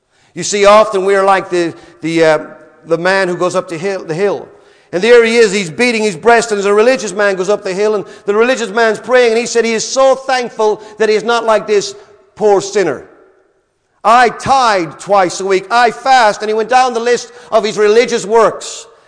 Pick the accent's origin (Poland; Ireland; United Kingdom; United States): Ireland; When I was a boy growing up in Ireland, across the soccer fields, there was a canal.